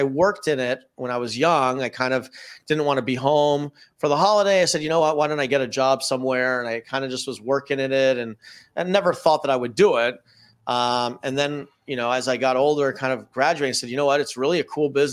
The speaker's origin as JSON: {"language": "English", "town": "Toronto", "region": "Ontario", "country": "Canada", "tie": "born or raised there", "said": "I grew up in Toronto. I was one of the best pitchers in Canada in high school."}